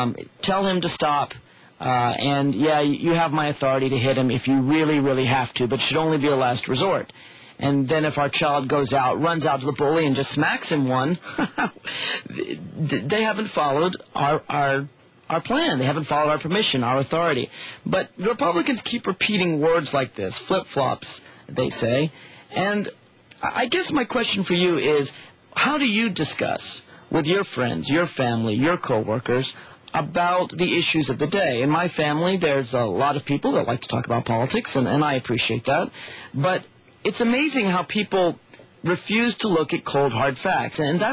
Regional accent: Tennessee, United States; I just got back from a couple days in my hometown in Tennessee.

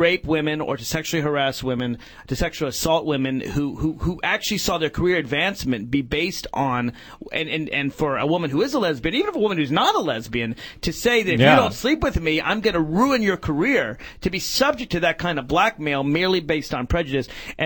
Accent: the South, United States; I grew up in the South, and I could ask my mother memories.

